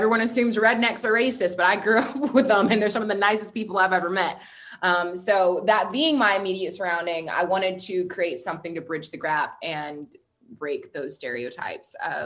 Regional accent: Texas, United States; born there; I was born in Texas. I've lived all over the South. I've also lived all over the North as well.

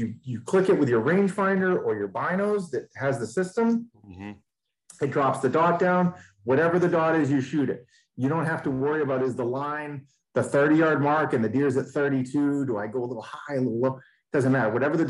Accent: Maine, United States; I'm from Maine. We're like, look, we should test batteries up there.

